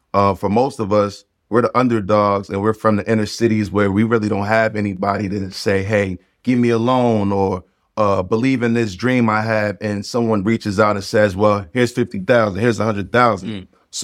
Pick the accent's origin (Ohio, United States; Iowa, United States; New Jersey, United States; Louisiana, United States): New Jersey, United States; Newark; Well, to be honest, I'm from Newark, right? Newark, New Jersey. You know, Essex County.